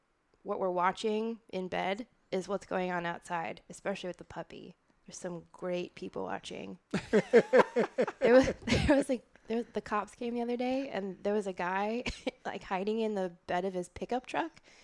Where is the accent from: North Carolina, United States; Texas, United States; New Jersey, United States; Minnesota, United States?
Minnesota, United States; Yeah. I'm from Minnesota.